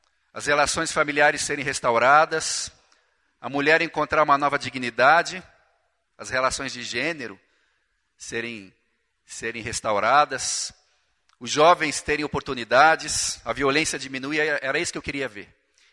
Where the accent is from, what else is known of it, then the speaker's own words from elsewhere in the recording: Curitiba, Paraná, Brazil; Eu decidi que eu ia voltar para a minha cidade, eu sou de Curitiba